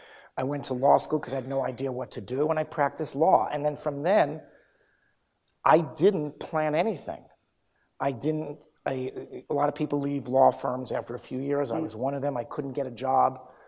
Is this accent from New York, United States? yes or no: yes; Brooklyn, New York, United States; If anybody asked me where I'm from, it would never dawn on me to say New York City. I'm from Brooklyn.